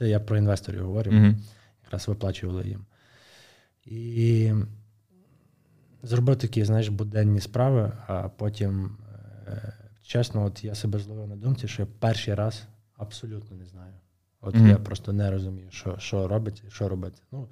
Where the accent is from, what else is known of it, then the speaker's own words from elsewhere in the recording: Stryi, Lviv Oblast, Ukraine; Народився я в Стрию. Ну, насправді, я сам так, я насправді мушу зачепитися тему, що я зі Стрия, це 70 кілометрів від Львова.